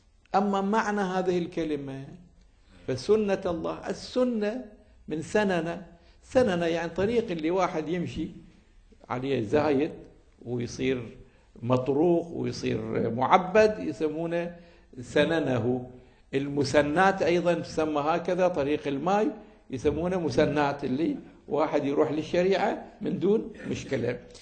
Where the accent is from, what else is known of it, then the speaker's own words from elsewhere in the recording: Iraq; كانت مستعمرات عندنا في العراق أيضا